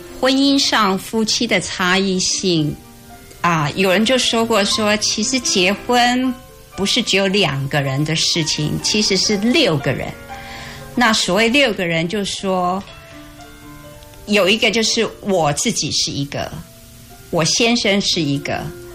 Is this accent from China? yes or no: no; Taiwan; now in United States; 我从台湾过来